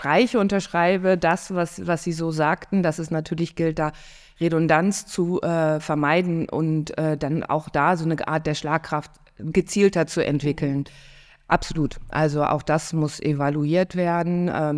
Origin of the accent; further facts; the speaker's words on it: Hamburg, Germany; ich als Hamburgerin empfinde das als Lebensader auch von Hamburg.